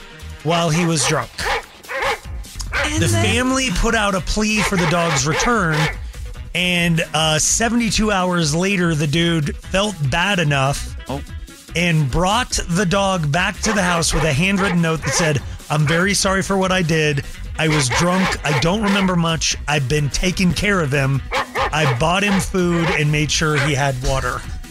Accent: Iowa, United States; I'm from Iowa.

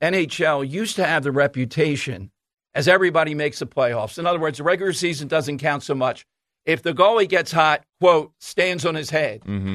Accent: Philadelphia, Pennsylvania, United States; growing up in South Philly, you get it after a while.

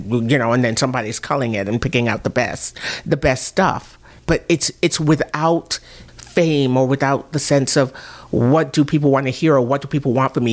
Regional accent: Jamaica; And because I didn't grow up in this culture, that wasn't a part. Like, when I was growing up in Jamaica

